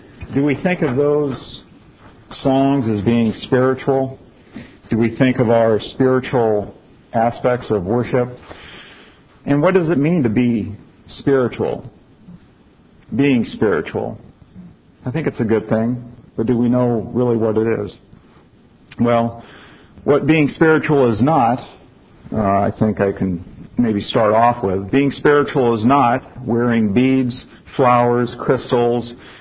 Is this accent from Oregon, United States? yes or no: yes; Oregon, United States; I'm from Oregon originally, and there was a gentleman out there who had a following